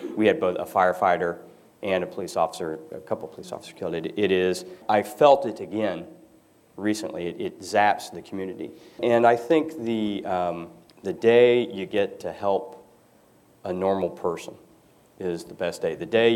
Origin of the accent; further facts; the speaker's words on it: Indianapolis, Indiana, United States; And when I tell people I'm from Indianapolis, they inevitably ask me